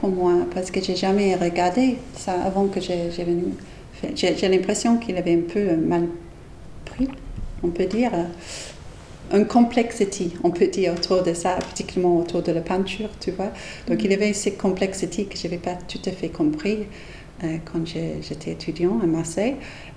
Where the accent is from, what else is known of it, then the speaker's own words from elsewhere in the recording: England, United Kingdom; moved away as an adult; also born or lived in Scotland; Parce qu'en fait, je suis partie de l'Angleterre pour aller en Écosse pour faire mes premiers diplômes. Donc à 18 ans, je suis partie de l'Angleterre. En fait, je rentre en Angleterre pour visiter ma famille.